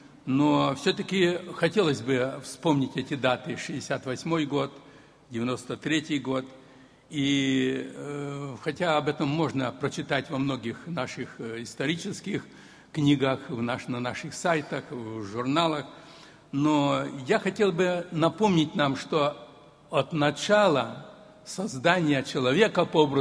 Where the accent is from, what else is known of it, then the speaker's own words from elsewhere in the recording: Brest Region, Belarus; Даже вот на моей родине, где я вырос в Кобринском районе